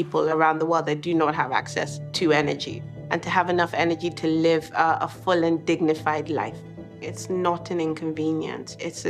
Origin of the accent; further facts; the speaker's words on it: Nigeria; As a Nigerian and as an African, it's very, very tough to see people living in extreme poverty